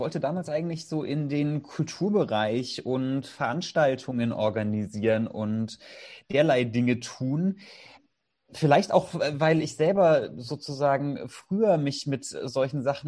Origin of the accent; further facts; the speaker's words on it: Southern Germany, Germany; Nun ja, ursprünglich komme ich tatsächlich aus dem Süden Deutschlands. Tatsächlich lebe ich jetzt mittlerweile aber schon seit vielen Jahren in Schleswig-Holstein.